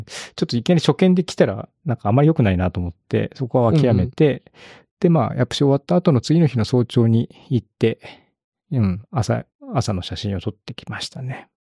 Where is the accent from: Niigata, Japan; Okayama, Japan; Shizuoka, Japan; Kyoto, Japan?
Kyoto, Japan; で、それで、京都から来たんですって言うと、なんかその、京都にはかなわないわ、みたいな感じのテンションになるときないですか？